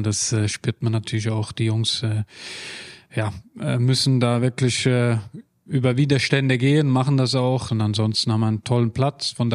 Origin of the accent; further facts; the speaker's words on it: Switzerland; Als Schweizer, da bin ich aber auch ein bisschen parteiisch wahrscheinlich.